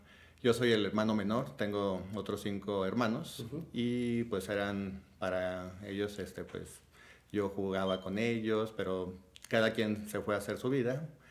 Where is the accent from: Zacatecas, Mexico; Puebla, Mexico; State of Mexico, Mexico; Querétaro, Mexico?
Zacatecas, Mexico; Atolinga; also born or lived in Ameca, Jalisco; Realmente yo viví ahí hasta los 6 años. Mis papás me llevaron, Nicolás, Josefina, a su rancho, a Zacatecas, en un ranchito ahí en Atolinga, Zacatecas, en un pueblito muy chiquito.